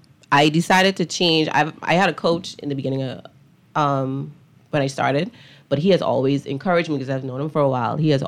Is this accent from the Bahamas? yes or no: yes; Bahamas; Now, I rep the Bahamas wherever I go when I compete.